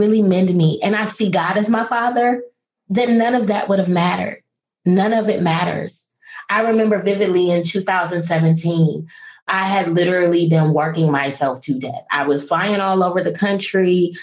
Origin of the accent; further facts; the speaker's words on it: Toledo, Ohio, United States; also born or lived in Washington, D.C.; At the time I was living in Washington, D.C. I am from Toledo, Ohio. I gave them my childhood address.